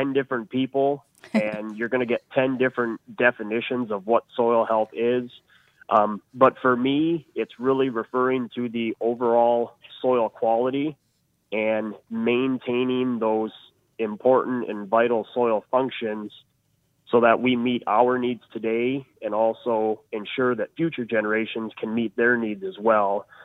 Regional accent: South Dakota, United States; Yes, I was born and raised on the farm where I'm currently residing

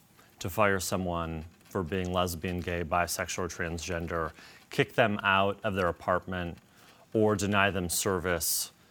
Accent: Marne, Michigan, United States; I grew up in Marne, Michigan.

